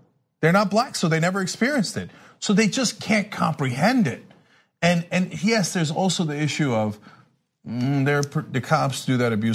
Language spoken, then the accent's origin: English; New Jersey, United States; I grew up in New Jersey. Yeah, you know, I was born to a Muslim family. I'm agnostic.